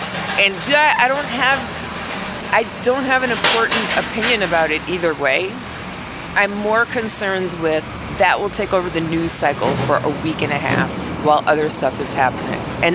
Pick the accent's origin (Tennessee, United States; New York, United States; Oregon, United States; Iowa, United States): New York, United States; moved away; being a New Yorker and all, or a former New Yorker